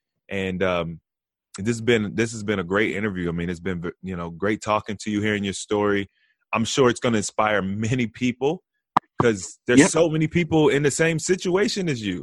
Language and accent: English; Cincinnati, Ohio, United States; Well, shoot, man. You know, that's like I said, that's my hometown.